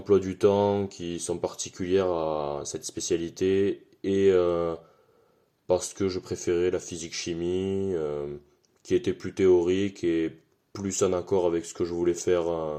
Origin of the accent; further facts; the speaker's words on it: Pont-de-Salars, Occitanie, France; Je suis de Pont-de-Salars, mais en partant vers Rodez